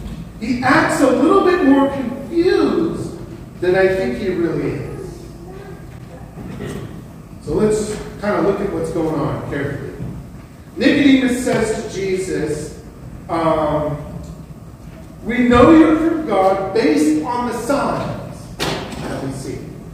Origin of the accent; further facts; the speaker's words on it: California, United States; My wife and I come from Southern California.